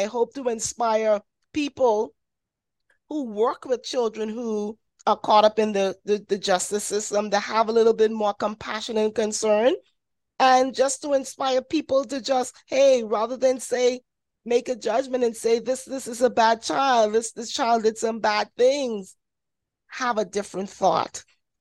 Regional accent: Bahamas; I'm from the Bahamas.

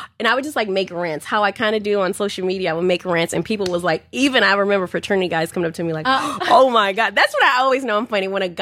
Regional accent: Houston, Texas, United States; because I was raised in Houston, you've had like the childhood, all these different types of friends.

